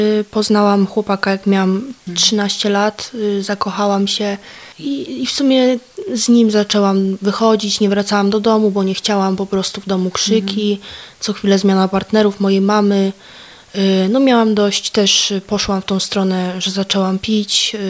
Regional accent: Wrocław, Lower Silesian Voivodeship, Poland; Pochodzę z Wrocławia. Od 4 roku życia mieszkałam z mamą.

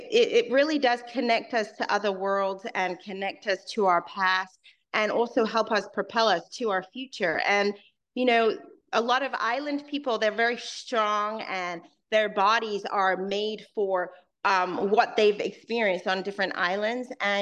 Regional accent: Hong Kong; growing up in Hong Kong, I was exposed to different kinds of sports that I played also.

